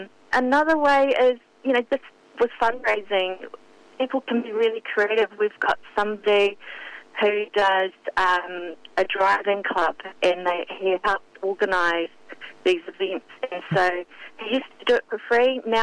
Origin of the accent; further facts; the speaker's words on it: New Zealand; one of the biggest things that I really feel is it's just being a Kiwi.